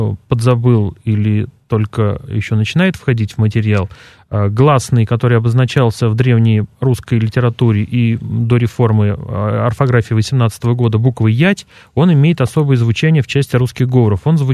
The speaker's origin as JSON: {"language": "Russian", "region": "Vladimir Oblast", "country": "Russia", "said": "Ну, я сам немножко диалектный, я из Владимирской области"}